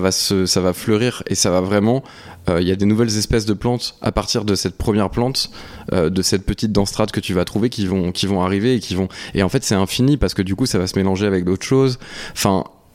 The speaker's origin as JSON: {"language": "French", "region": "Pays de la Loire", "country": "France", "said": "Moi, je viens de la Sarthe, et les Sartois et les Manceaux, c'est un peu des personnes qui sont fiers d'où elles ils viennent"}